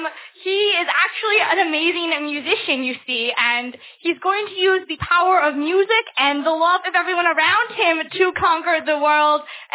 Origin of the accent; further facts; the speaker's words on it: Trenton, New Jersey, United States; I'm from Trenton, New Jersey.